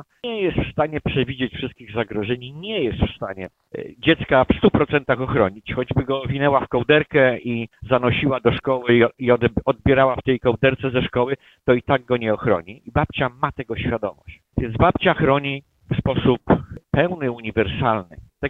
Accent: Lesser Poland, Poland; bo wychowywałem się w wiejskim domku w środku Ojcowskiego Parku Narodowego.

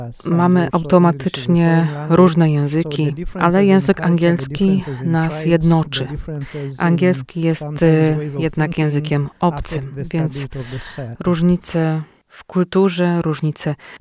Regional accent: Uganda; Polish is a second language; w moim kraju, Ugandzie

